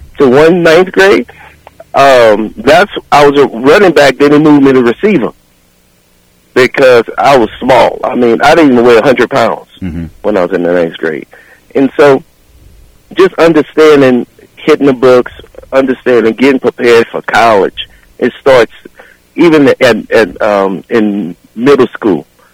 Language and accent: English; New Iberia, Louisiana, United States; And growing up in New Iberia, on the hill across from the Canada ballpark, watching the baseball games as well across the street when the high school used to play right across the street from my house.